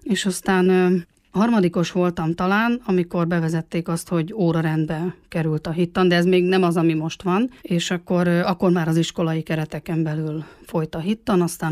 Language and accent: Hungarian; Szuhogy, Borsod-Abaúj-Zemplén, Hungary; Az Abaúji Egyház megyében, Miskolctól kb. 40 kilométerre Szuhogyon nőttem fel.